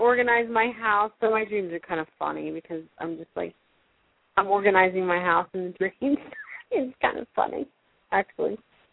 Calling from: Florida, United States; from Florida.

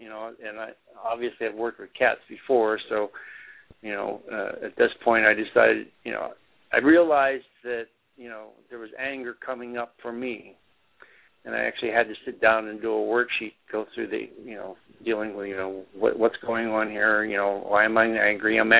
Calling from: Ithaca, New York, United States; in Ithaca.

